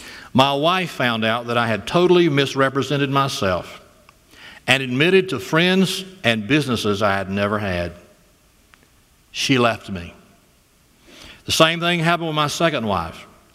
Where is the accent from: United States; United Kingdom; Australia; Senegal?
United States; Florella, Florida; Beach, just 45-minute drive from my hometown, Florella.